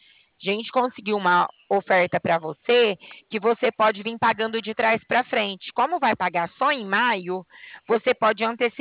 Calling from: Bebedouro, São Paulo, Brazil; gente fala de Bebedouro, São Paulo.

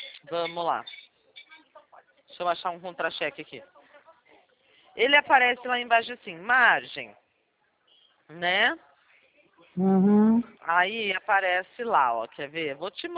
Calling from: Limeira, São Paulo, Brazil; Meu DDD é 19, tá? Eu tô falando com você da cidade de Limeira.

